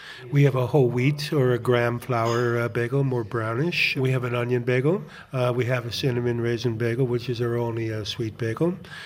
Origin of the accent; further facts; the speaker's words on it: United States; I'm from the States.